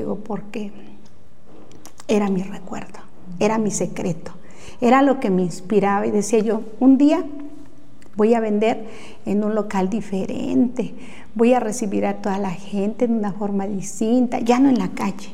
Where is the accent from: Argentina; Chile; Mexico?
Mexico; a mi pueblo, a mi México